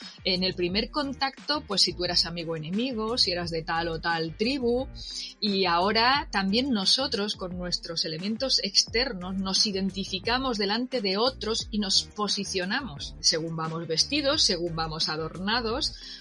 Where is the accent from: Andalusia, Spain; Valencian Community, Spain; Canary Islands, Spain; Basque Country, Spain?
Andalusia, Spain; yo soy andaluza. Cuando yo era pequeña, todas las casas había, pues a la puerta, un crucifijo.